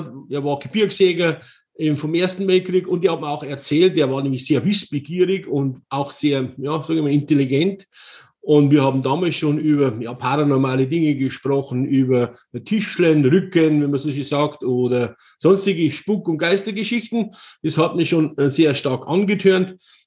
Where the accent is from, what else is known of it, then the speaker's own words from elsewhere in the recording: Kühlstein, Germany; in den 60er Jahren, dieses kleine Dörfchen, wo ich aufgewachsen bin, Kühlstein, hatte, ja, sage ich mal, 5 Bauernhöfe und dann war es schon.